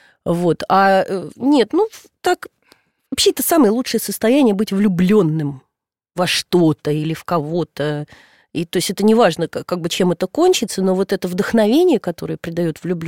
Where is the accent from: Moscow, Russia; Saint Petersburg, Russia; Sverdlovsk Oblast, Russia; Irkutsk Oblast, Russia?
Moscow, Russia; мы горожане сейчас. Вот мы москвичи.